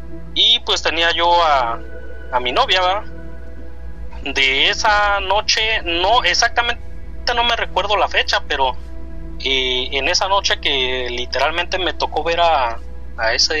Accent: Huajuapan de León, Oaxaca, Mexico; Yo soy de una ranchería de Huajuapan de León.

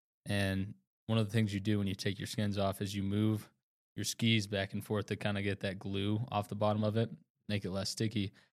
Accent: Billings, Montana, United States; I was back in Billings at my hometown

